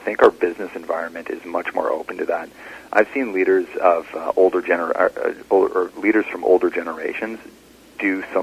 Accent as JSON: {"language": "English", "region": "Alberta", "country": "Canada", "tie": "born or raised there", "said": "So I grew up in Alberta as a skateboarder."}